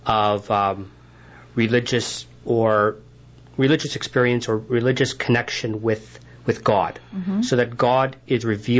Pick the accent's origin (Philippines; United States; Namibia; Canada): Canada; born there; I'm actually not from Iran. Oh, I'm sorry. I'm Canadian-born.